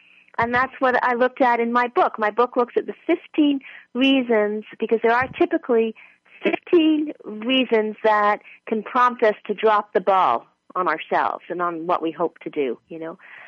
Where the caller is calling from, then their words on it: Toronto, Ontario, Canada; I'm calling from Toronto. I'm calling from the beautiful and freezing Toronto in Canada.